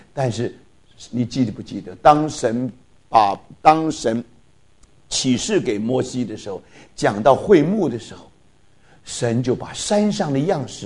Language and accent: Chinese; Taipei, Taiwan; 我从小在台北长大，台北有个古迹就是当时的